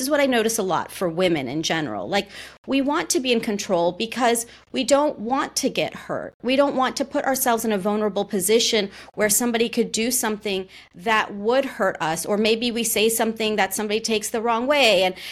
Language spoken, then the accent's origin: English; United States; I can speak to my experience as an Indian American